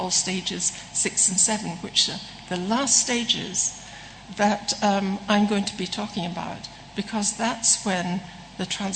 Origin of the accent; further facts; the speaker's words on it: Scotland, United Kingdom; I'm Scottish, so